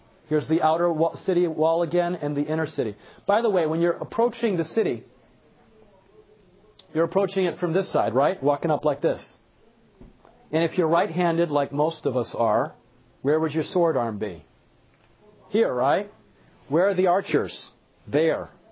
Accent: Michigan, United States; I tell my students, I grew up in Michigan, up in the north where we have snow.

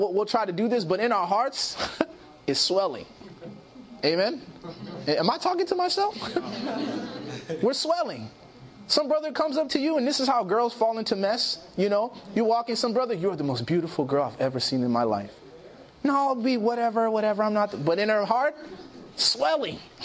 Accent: Chicago, Illinois, United States; You know, I grew up in Chicago.

